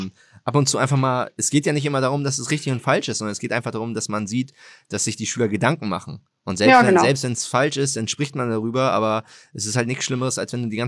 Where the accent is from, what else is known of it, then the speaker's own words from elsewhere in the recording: Hamburg area, Germany; ich bin in Hamburg geboren, dann hier vor den Toren Hamburgs aufgewachsen, dann zum Studieren weg gewesen. Und jetzt bin ich seit fast 2 Jahren wieder hier